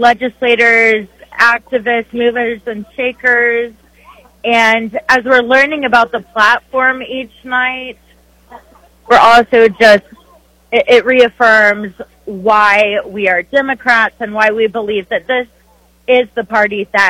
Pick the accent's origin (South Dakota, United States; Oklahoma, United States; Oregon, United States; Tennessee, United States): Tennessee, United States; I'm an 11th generation Tennessean, and I deeply love my home state.